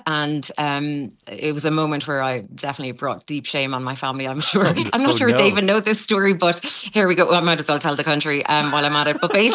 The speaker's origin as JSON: {"language": "English", "town": "Longford", "region": "Leinster", "country": "Ireland", "said": "I love Ireland. I love being Irish. I love Longford. I love my parents. I love my family."}